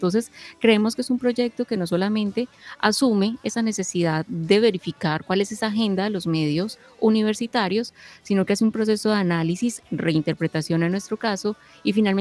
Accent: Colombia; esas cosas que como colombianos hemos tenido de alguna manera como parte de nuestra historia y de nuestra identidad

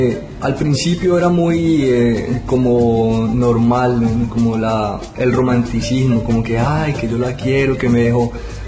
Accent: Pacific region, Colombia; born there; la mayoría de la riqueza musical que tenemos en Colombia está allá en el Pacífico, está allá donde yo nací.

